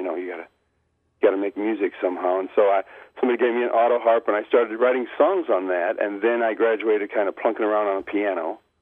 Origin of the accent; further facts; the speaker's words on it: New Lenox, Illinois, United States; I'm from Illinois, southwest of Chicago, a little town called New Lenox, right by Joliet, Illinois.